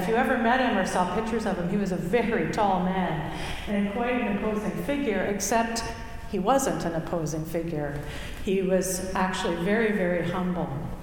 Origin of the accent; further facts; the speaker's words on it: Canada; Maybe it's because we're Canadian and we're so excited that it's spring.